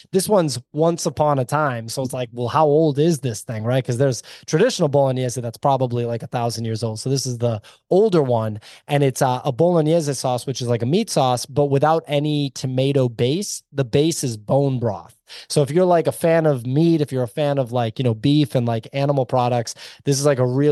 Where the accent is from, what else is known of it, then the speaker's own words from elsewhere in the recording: Boston, Massachusetts, United States; now in Los Angeles, United States; You know, I grew up in Boston, but I just moved to LA.